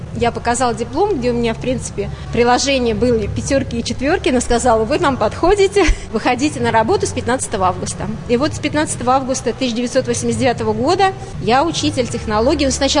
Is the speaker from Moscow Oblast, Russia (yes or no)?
yes; Peski, Moscow Oblast, Russia; Я родилась в Коломенском районе, в поселке Пески, в 1967 году.